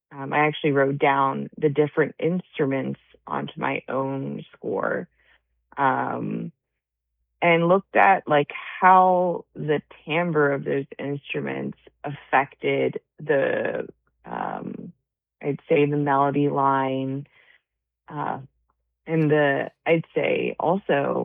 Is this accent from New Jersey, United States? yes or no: yes; New Jersey, United States; born there; also born or lived in New York; I've always lived on the northeast of the United States. I was born in New Jersey and went to school in New York to Juilliard, and went abroad, came back to the northeast for my doctorate.